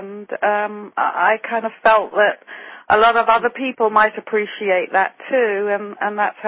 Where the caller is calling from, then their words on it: Ojai, California, United States; I'm in Ojai, California. Southern California.